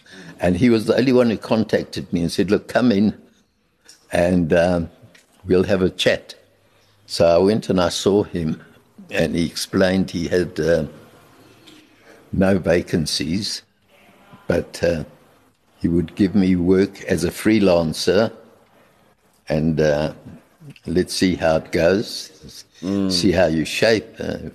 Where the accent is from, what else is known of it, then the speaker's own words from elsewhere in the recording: Johannesburg, Gauteng, South Africa; It's Florence Nightingale. That's where I was born. Okay. I was born in Johannesburg.